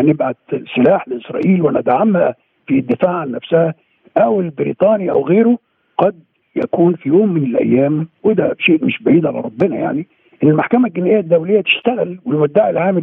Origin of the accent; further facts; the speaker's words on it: Egypt; احنا كمحامين مصريين